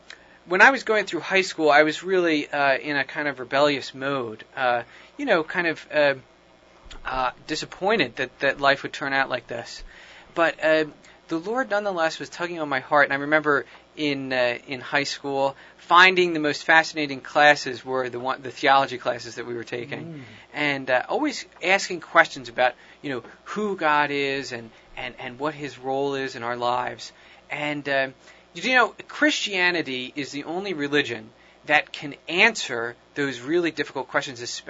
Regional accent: Huntington Valley, Pennsylvania, United States; I grew up in Huntington Valley, Pennsylvania, which is not that far from here

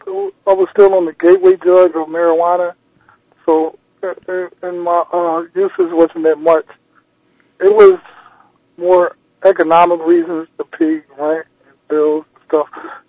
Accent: Philadelphia, Pennsylvania, United States; Yes, I am. I'm from Philadelphia.

